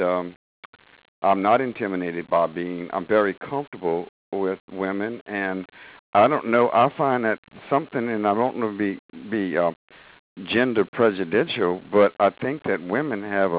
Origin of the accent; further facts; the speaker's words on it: Louisiana, United States; I'm from Louisiana. I'm also the only guy in my NIA class, and I think in Louisiana I could be the only guy who's in NIA in the state.